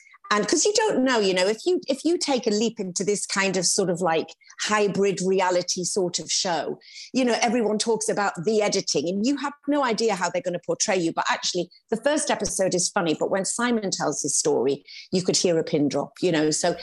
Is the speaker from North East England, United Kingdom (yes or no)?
yes; Newcastle, North East England, United Kingdom; now in Cheshire, United Kingdom; we live between Cheshire and London. So we've got a place in London and we live in Cheshire. So I'm from Newcastle